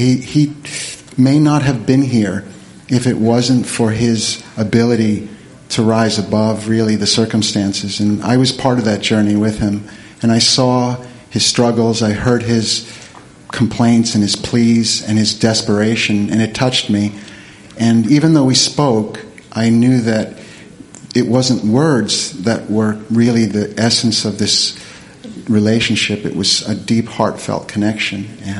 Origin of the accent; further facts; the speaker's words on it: North Carolina, United States; from North Carolina.